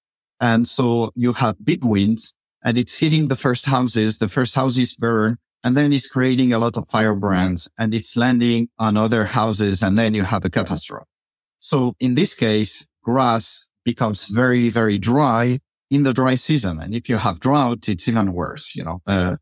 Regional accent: France; English is a second language; now in United States; So when I moved to the US from France, where I'm used to exactly what you describe, you know, fires happen in the summer when it's past 30 degrees and very dry and the vegetation has dried.

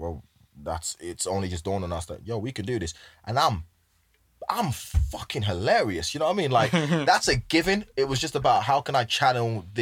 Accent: England, United Kingdom; I was from England to them.

